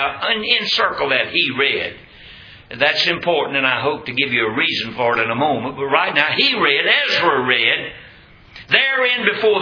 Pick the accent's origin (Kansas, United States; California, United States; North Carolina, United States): North Carolina, United States; Roxboro; moved away as an adult; I was raised in Roxburgh, North Carolina, the first 20 years of my life